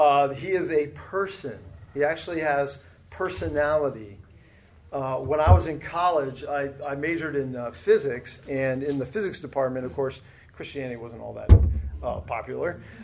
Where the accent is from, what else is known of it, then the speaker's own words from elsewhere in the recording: Ohio, United States; now in California, United States; I grew up in Ohio, and before we moved to California